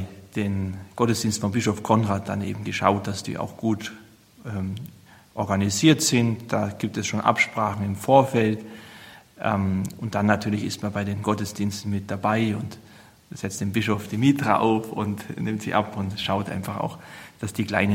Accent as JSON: {"language": "German", "town": "Donauwörth", "region": "Bavaria", "country": "Germany", "tie": "born or raised there", "said": "ich komme aus dem Süden des Landkreises hier, wo ich jetzt auch Dienst tue, gebürtig aus Donauwörth. Dort bin ich aufgewachsen, zur Schule gegangen, habe das Abitur gemacht"}